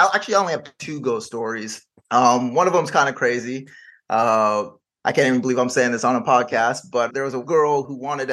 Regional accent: Los Gatos, California, United States; I grew up in the Bay Area. My parents moved me out of the hood. They moved me to this small little town called Los Gatos.

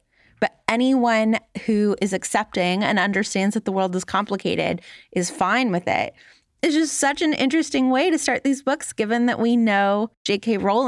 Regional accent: Los Angeles, California, United States; I grew up in Los Angeles in the 90s, and so gay rights and movements around AIDS was like a constant conversation.

